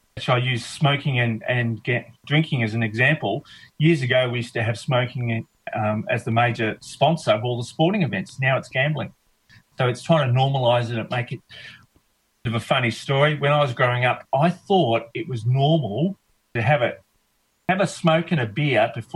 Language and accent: English; Melbourne, Victoria, Australia; I was born in Chelsea, but we had an interesting life. I think by the time I was 13, we'd already lived in 28 different houses